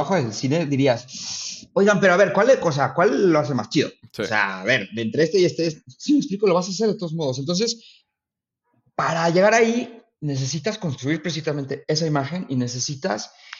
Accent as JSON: {"language": "Spanish", "town": "Guadalajara", "region": "Jalisco", "country": "Mexico", "said": "pues porque yo vengo de Guadalajara, mi familia no se dedica absolutamente nada a esto, o sea, mi mamá era una directora de un kinder"}